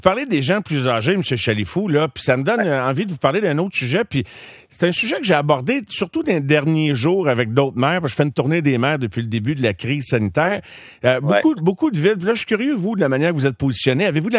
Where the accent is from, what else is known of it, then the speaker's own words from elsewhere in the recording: Quebec, Canada; Moi, je viens des cantons de l'Est.